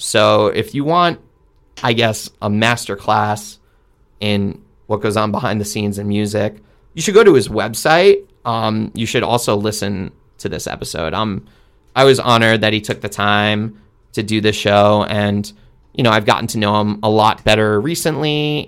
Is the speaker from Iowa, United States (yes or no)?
no; Lido, New York, United States; I grew up in Lido, well, the adjacent hometown.